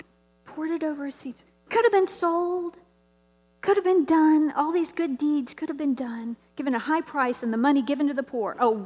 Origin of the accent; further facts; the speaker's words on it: Tennessee, United States; I mean, she was from Georgia, and I was from Tennessee, you know.